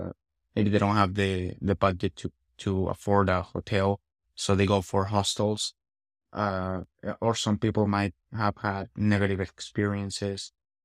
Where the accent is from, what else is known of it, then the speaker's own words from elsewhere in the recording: Cali, Valle del Cauca, Colombia; I'm from Cali, Colombia.